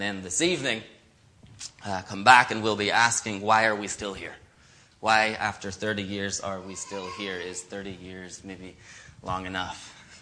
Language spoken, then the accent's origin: English; Ireland; accent: Irish; Usually I'm a little nervous that people aren't going to understand my Irish accent. This morning I'm a little nervous I'm going to speak with an American accent.